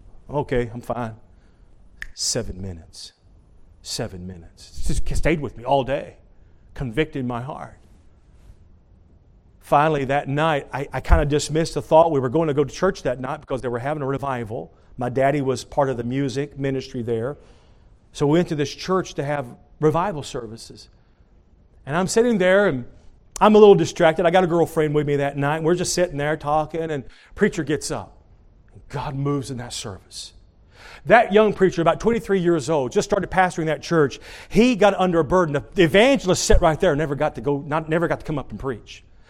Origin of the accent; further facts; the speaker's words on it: Tennessee, United States; where I grew up in East Tennessee, we were right there at Oak Ridge, Tennessee, where they make the bomb, you know.